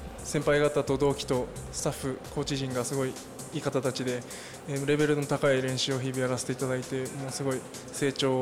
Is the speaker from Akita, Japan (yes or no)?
yes; Oga, Akita, Japan; 秋田県の男鹿市です。